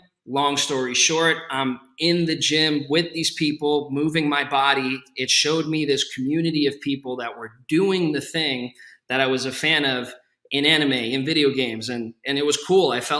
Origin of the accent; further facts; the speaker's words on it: United States; which is of Colombian descent, but I've gone with … for a very long time, being born and raised in America, you know, so I go with either.